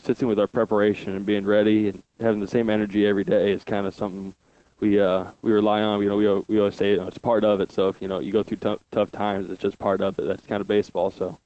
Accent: Oakville, Missouri, United States; Yeah, I grew up in Oakville, a little town called Oakville, South County. And, I went to high school there.

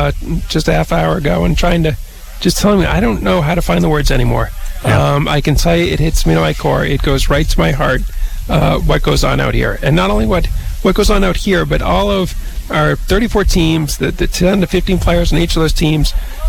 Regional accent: Maine, United States; now in Boston, United States; I grew up in Maine. I spend most of my time in Boston now, but Vermont is very much where I see myself

